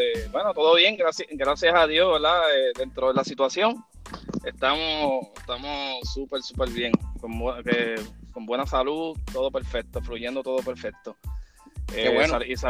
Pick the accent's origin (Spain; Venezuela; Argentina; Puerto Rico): Puerto Rico; Bayamón; Nací y criado en Bayamón. Ok. Y después entonces me mudé al centro, que viene siendo Calle.